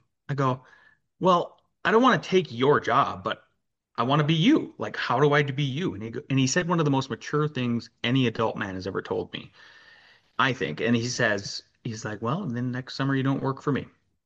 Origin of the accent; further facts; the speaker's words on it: North Dakota, United States; I grew up in Northwest North Dakota between a sugar beet farm and a cattle ranch.